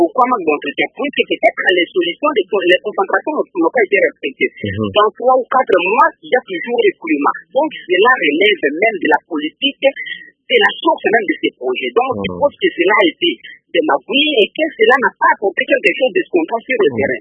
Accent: Équateur, DR Congo; les 5 chantiers n'existent pas chez nous à l'Équateur.

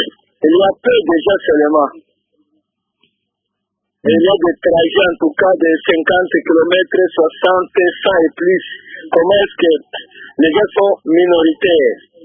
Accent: Kibombo, Maniema, DR Congo; Dans notre territoire de Kibombo, il y a 5 collectivités chefferies, dont 98% de la population sont des cultivateurs.

